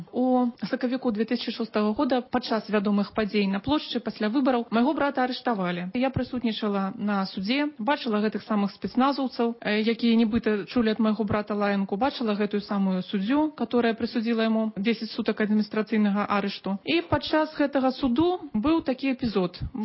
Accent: Belarus; Ukrainian is a second language; Ми білоруси.

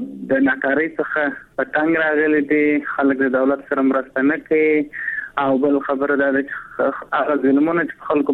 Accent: Kandahar, Afghanistan; زه پښتون یم کندهار ته مسنیول

